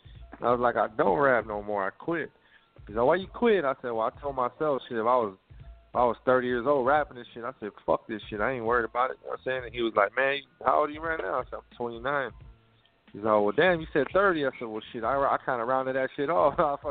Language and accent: English; Corpus Christi, Texas, United States; I'm like, yeah, hell yeah, I'm from Corpus and shit.